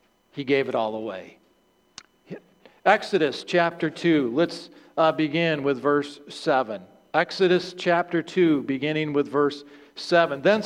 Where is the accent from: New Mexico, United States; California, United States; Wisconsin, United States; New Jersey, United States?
Wisconsin, United States; Union Grove; I grew up in Union Grove and I always heard about